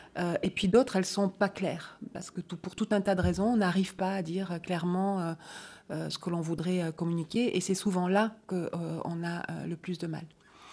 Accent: Nouvelle-Aquitaine, France; now in Brussels, Belgium; Je vis actuellement en Belgique depuis 30 ans, mais comme mon nom l'indique, je suis originaire du Pays Basque. Donc je suis devenue bruxello-basque.

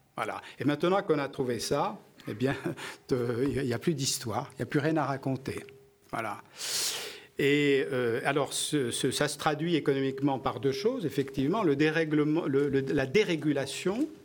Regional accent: Saint-Jean-de-Luz, Nouvelle-Aquitaine, France; born there; moi je suis basque, je suis né à Saint-Jean-de-Luz, et de l'autre côté de la frontière

